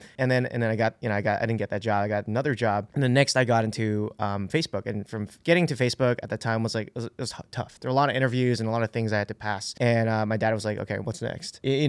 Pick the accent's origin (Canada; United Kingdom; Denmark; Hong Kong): Hong Kong; moved away as an adult; now in New York, United States; So when I moved here 3 years ago, I worked for Facebook and they had sponsored my visa. I'm from Hong Kong. I have a Canadian passport.